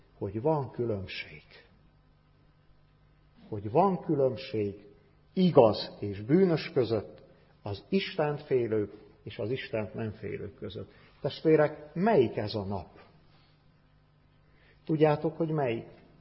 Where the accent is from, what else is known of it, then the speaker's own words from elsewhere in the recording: Cluj County, Romania; És ebbe a faluba, ahol gyönyörű kalotaszegi népviselettel mentek az emberek a templomba, nőttem fel 19 éves koromig